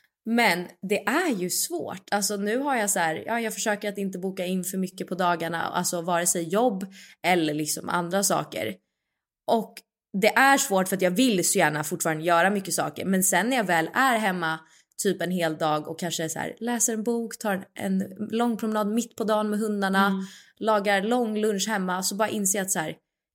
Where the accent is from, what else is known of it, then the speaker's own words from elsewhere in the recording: Stockholm, Stockholm County, Sweden; now in Italy; Jag var ju hemma i Stockholm i 6 veckor och jobbade.